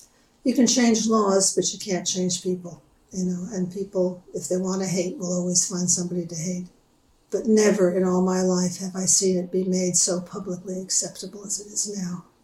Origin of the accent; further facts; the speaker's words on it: Yonkers, New York, United States; I grew up in the North, and Yonkers was taken to court many years after I left Yonkers